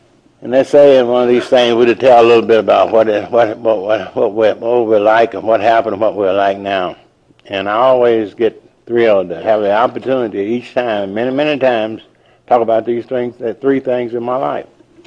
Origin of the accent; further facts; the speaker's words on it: Louisville, Kentucky, United States; born there; I was born in Louisville, Kentucky. I came from all them good Christian homes.